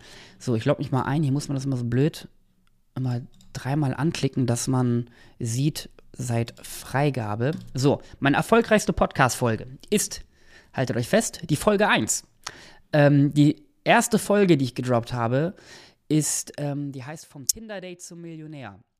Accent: Nienburg, Lower Saxony, Germany; Grüße gehen raus an meine alte Heimatstadt, 31582 Nienburg an der Weser

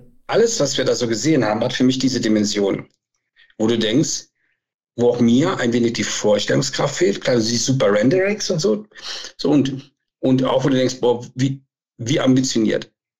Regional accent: North Rhine-Westphalia, Germany; Da, wo ich herkomme, zwischen Köln und Aachen

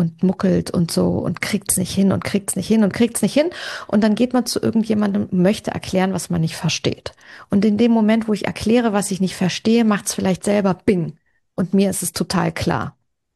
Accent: Northern Germany, Germany; ich bin aufgewachsen in Norddeutschland, in ganz einfachen Verhältnissen. Das heißt, mein Vater war Postbeamter, erst im einfachen und dann im mittleren Dienst. Meine Mama ist Spanierin gewesen, ist als Gastarbeiterin nach Deutschland gekommen

